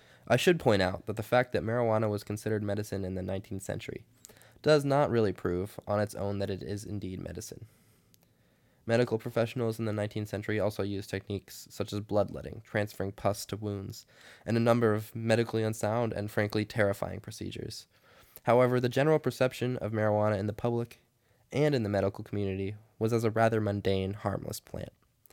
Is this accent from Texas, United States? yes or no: no; Washington, United States; I'm from Washington State, where in 2014, voters approved marijuana for recreational use